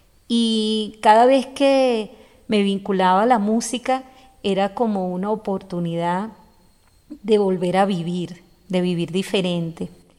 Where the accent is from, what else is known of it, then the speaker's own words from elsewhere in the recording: Caracas, Capital District, Venezuela; cantora popular. Nací en Caracas, en esa Caracas hermosa, esa Caracas llena de tardes hermosísimas, en esa Caracas convulsionada también. Allí crecí con todas las dificultades que significa crecer en un barrio